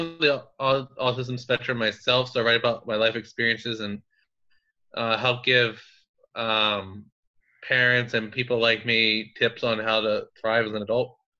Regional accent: New Jersey, United States; also born or lived in California / Pennsylvania; now in King of Prussia, United States; I was born in California, but raised in New Jersey and PA.

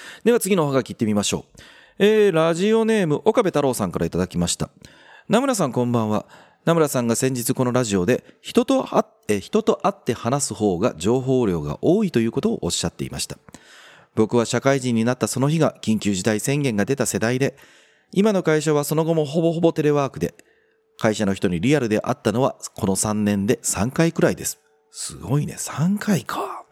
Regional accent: Kobe, Hyogo, Japan; 阪神大震災もね、もろに地元神戸にいた時にこう食らってますので

